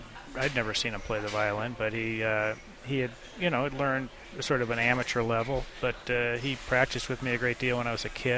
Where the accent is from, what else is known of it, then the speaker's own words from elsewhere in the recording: Cleveland, Ohio, United States; I grew up in Cleveland. I started when I was about 7 years old.